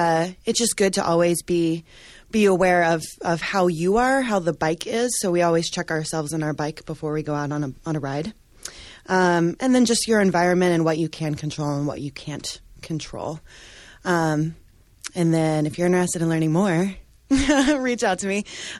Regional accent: Texas, United States; Oh, I'm from Texas, but my parents live in Georgia, so that's where I was.

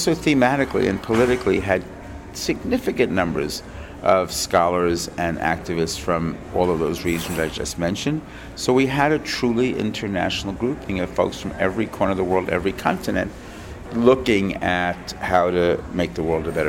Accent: New York, United States; But because I was from New York and they were really trying to de-emphasize prosecution of people from big cities

